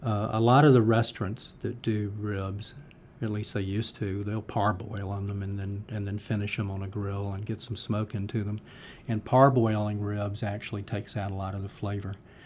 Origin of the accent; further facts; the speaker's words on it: Decatur, United States; when I was growing up in Decatur